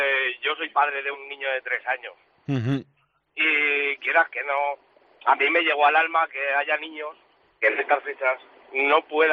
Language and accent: Spanish; Spain; Yo soy un ponedor español, me quedo aquí.